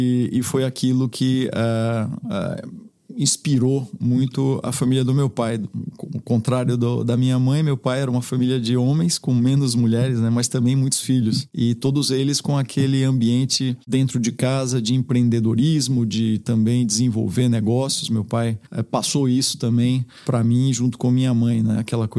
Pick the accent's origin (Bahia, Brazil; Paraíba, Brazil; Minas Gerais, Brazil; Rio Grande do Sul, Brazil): Bahia, Brazil; moved away as an adult; now in São Paulo, Brazil; meu pai acabou voltando para a Bahia também por algumas opções familiares. E eu acabei sendo criado na Bahia, então tenho alma baiana, dupla cidadania, como eu costumo dizer.